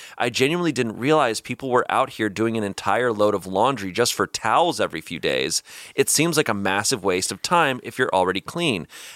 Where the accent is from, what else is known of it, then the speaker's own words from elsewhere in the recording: Arizona, United States; But like growing up in Arizona, that place was so dry.